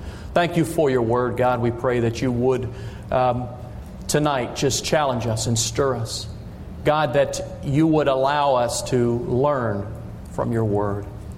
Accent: West Virginia, United States; Again, I'm from West Virginia, so.

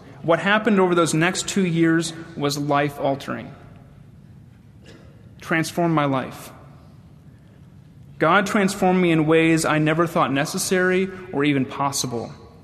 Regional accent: Mohawk, New York, United States; 8 months after I was born, the Lord led my family to a small town in upstate New York called Mohawk. My dad was and still is the pastor of the church there. I am the third of four children.

